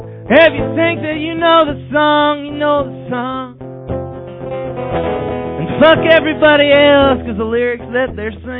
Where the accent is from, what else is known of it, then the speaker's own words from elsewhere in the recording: West Fargo, North Dakota, United States; This is about the North Side, and I grew up in West Fargo.